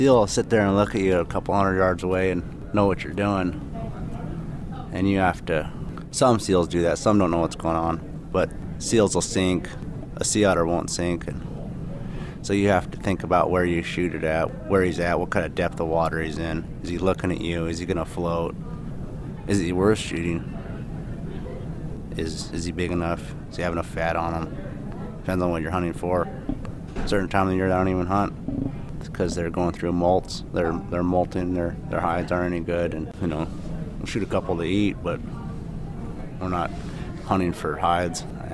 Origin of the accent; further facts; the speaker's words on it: Yakutat, Alaska, United States; I grew up in Yakutat, Alaska. I'm 33 years old now. I've been out of the state several times, spent winters in Washington, Utah, Hawaii, but I always find myself back in Alaska.